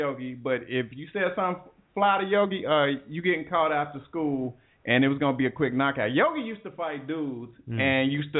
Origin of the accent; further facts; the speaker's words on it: Cincinnati, Ohio, United States; I want to go back to my hometown, man. There was an unfortunate incident that happened a few weeks ago where a University of Cincinnati cop killed an unarmed gentleman